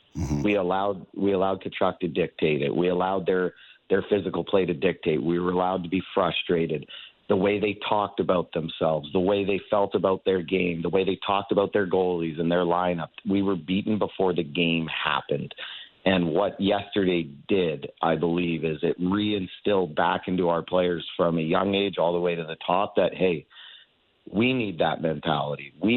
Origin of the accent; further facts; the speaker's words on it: Canada; We were playing against American teams and, you know, we're the Canadian team